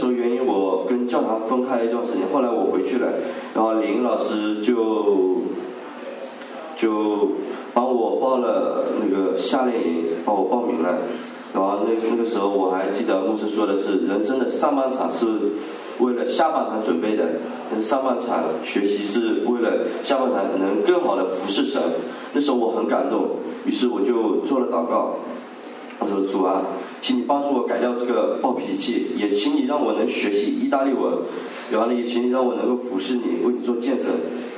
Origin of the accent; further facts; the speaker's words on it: China; moved away; 那个时候我就想起了小时候在中国的时候